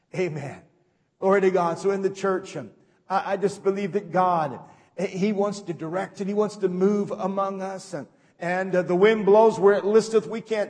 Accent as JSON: {"language": "English", "region": "Oklahoma", "country": "United States", "tie": "born or raised there", "said": "David and I were raised in Oklahoma. Well, Elaine was too. And Oklahoma is that area where we were raised. It's really Tornado Alley."}